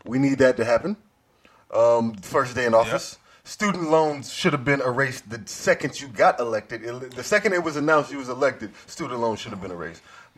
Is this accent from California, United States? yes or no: no; South Carolina, United States; I am from South Carolina, and I am a resident of Georgia.